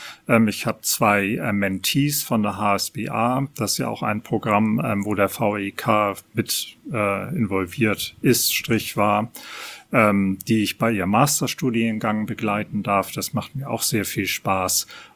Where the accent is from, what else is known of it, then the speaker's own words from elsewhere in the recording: Hamburg, Germany; als Hamburger in dritter Generation